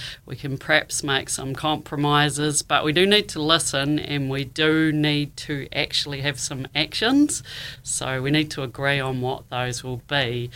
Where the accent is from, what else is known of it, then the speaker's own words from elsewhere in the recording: Dunedin, Otago, New Zealand; I grew up in South Dunedin. I went to Caversham School.